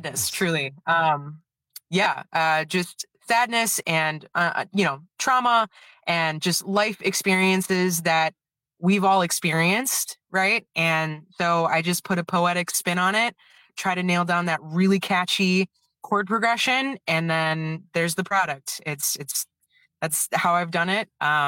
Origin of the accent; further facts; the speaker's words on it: Janesville, Wisconsin, United States; So I am from the Janesville, Wisconsin area